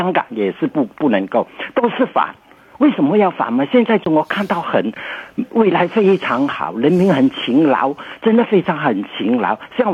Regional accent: Malaysia; 我也不是中国人，我是马来西亚人。

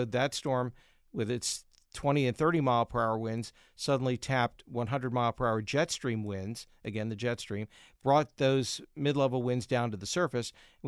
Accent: Pennsylvania, United States; You know, I grew up in Pennsylvania

